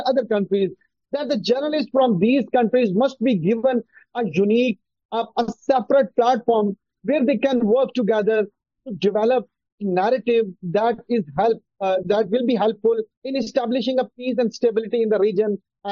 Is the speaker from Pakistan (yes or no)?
yes; Pakistan; So what we feel as a Pakistani journalist, I would like to comment that SCO has a great platform